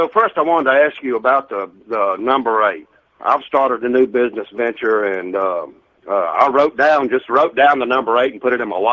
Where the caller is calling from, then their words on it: Louisiana, United States; I'm down below New Orleans on the Mississippi River.